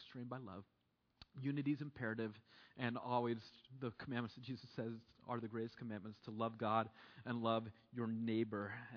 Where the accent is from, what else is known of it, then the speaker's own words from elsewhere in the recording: United States; I'm from the States, so my mind still is at sometimes when I talk about these things.